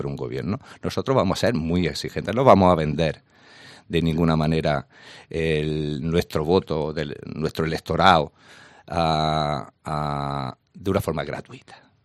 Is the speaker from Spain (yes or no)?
yes; Jaén, Andalusia, Spain; apuesten por Jaén de una vez, porque es la eterna olvidada, todo lo conocemos, somos la cenicienta de Andalucía y de España.